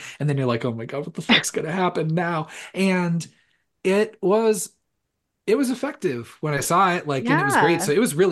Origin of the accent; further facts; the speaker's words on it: San Diego, California, United States; This is, you know, I mentioned that this was in San Diego. Mm-hmm. We're from San Diego.